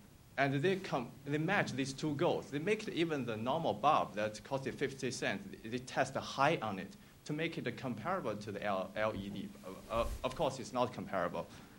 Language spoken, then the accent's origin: English; China; English is a second language; I'm from China